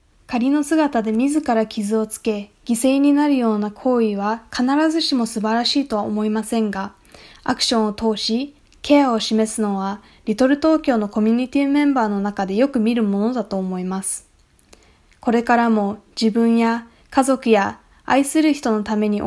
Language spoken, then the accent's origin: Japanese; California, United States; also born or lived in Sydney, Australia; シドニー、オーストラリアで生まれましたが、カリフォルニアで育ち、リトル東京は私の日系ヘリテージについて学ぶ場所、